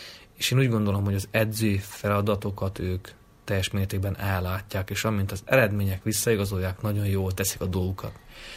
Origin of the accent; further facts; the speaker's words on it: Miercurea Ciuc, Harghita, Romania; moved away as an adult; mivel Csíkszerában születtem és éltem 22 évig, ezért szokva vagyok és nem fázok.